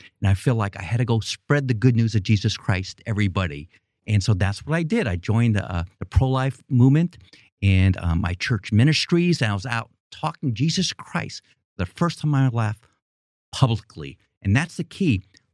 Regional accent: New York City, New York, United States; I grew up in Queens, New York. In fact, not far from where President Trump used to live in Queens.

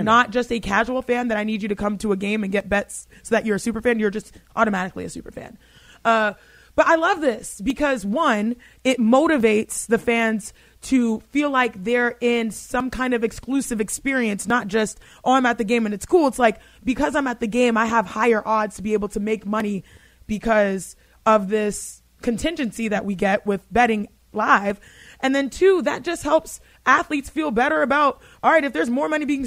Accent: Texas, United States; As a Texan, my favorite thing, shout out to those who know what this is, mutton busting.

